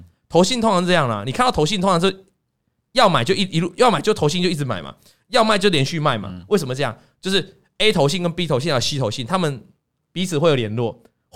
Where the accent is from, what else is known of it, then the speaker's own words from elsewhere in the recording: Lukang, Changhua County, Taiwan; now in Taipei, Taiwan; 因为大家知道我老家在鹿港，